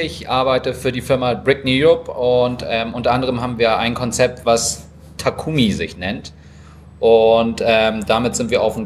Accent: Japan; Wir sind Japaner, wir wissen wirklich, wie Ramen schmecken muss.

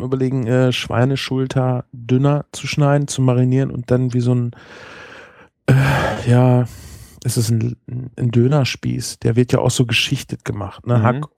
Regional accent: Espelkamp, North Rhine-Westphalia, Germany; wir kommen ja eigentlich aus Espelkamp. Das ist eine Flüchtlingsstadt.

